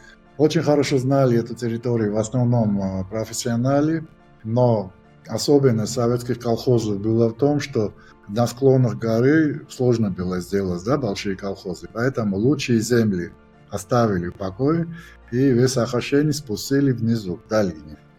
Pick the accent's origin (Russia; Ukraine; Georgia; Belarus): Georgia; Russian is a second language; до этого я просто как каждый грузин, я пил вино, особенно не задумывался над ними, как все, и все.